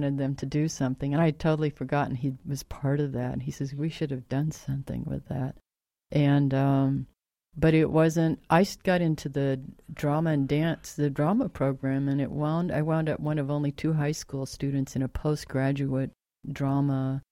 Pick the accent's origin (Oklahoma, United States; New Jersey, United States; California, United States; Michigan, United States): Oklahoma, United States; Tulsa; I mean, growing up in Tulsa, I didn't have, you know, I knew that people could work at American Airlines.